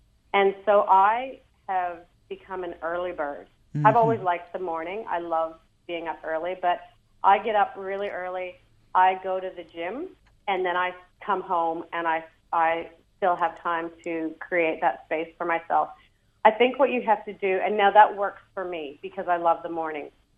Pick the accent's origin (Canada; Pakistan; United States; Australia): Canada; I'm in a mixed marriage. Philip's Korean, and I'm Canadian.